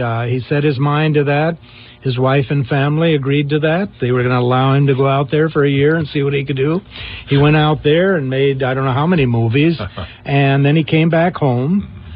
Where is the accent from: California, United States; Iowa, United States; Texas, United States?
California, United States; Hollywood; also born or lived in San Francisco; Well, I was born in San Francisco, but then I was I had asthma real bad, so my folks had to move me to a little bit drier climate. So they moved to Hollywood, and so I lived there from 1940 into the 50s